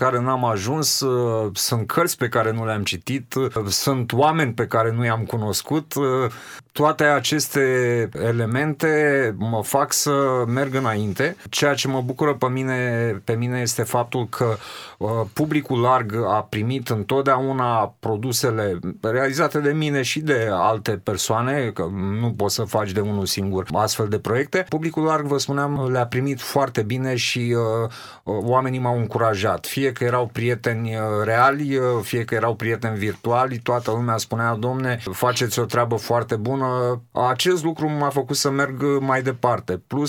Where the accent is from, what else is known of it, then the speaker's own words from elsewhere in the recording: Dobruja, Romania; Sunt un dobrogean îndrăgostit de acest tărâm, îndrăgostit de mare